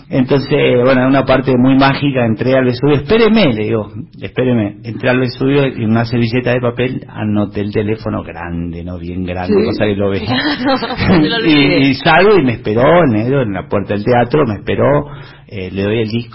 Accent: Formosa, Argentina; moved away; yo vine de Formosa en el año 2004

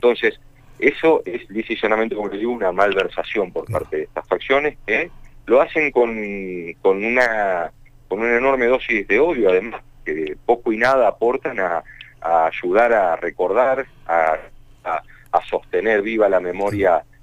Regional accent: Argentina

